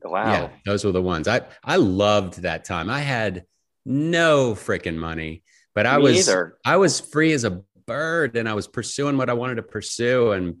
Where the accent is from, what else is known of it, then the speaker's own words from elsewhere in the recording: Richmond, Virginia, United States; Yeah, I grew up in Richmond, Virginia, and my parents were artists and divorced and all I wanted was a normal family.